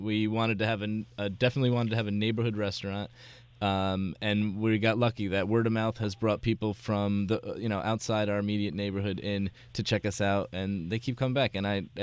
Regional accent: New York City, New York, United States; I mean, I'm a New Yorker

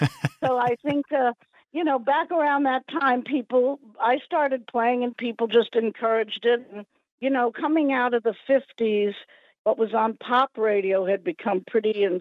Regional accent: New York, United States; I was about 5 years old, and I was a little Italian-American gal growing up in Greenwich Village.

